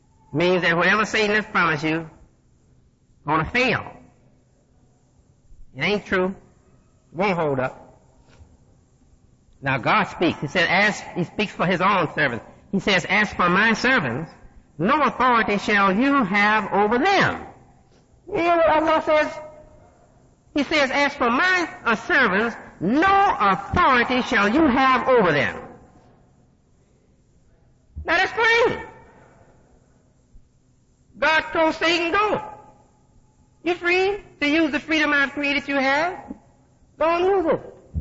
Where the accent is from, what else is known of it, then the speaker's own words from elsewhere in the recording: Chicago, Illinois, United States; also born or lived in Detroit; I wasn't born in the South. I was born in Detroit, lived in Chicago practically all my life.